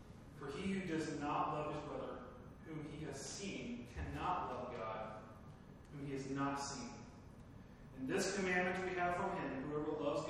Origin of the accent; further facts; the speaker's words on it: Kansas, United States; I grew up in East Central Kansas and I've been to many different churches. I was a pastor's kid.